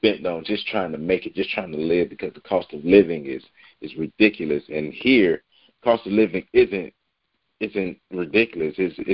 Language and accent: English; Tallahassee, Florida, United States; because growing up in Tallahassee, it was just Carmen Cummings.